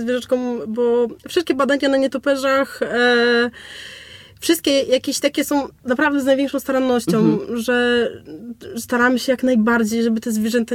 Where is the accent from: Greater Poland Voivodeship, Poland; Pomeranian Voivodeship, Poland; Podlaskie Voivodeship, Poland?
Pomeranian Voivodeship, Poland; ja pochodzę też z bardzo malutkiej wsi z Kaszub. I, ale to jest taka kaszubska wieś, że praktycznie cała wieś to jest rodzina, mieszka 28 osób